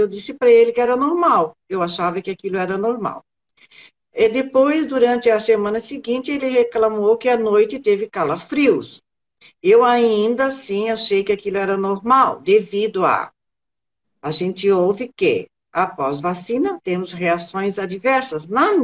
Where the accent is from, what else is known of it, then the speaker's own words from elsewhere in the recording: Blumenau, Santa Catarina, Brazil; eu sou de Santa Catarina, Blumenau, e agora estou faz uns 5 dias, estou no norte.